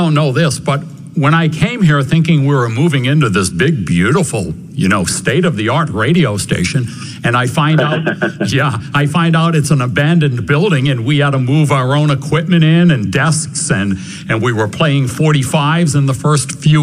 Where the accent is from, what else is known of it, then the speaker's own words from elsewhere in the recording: New England, United States; And I said, why would we advertise the fact we're all from New England?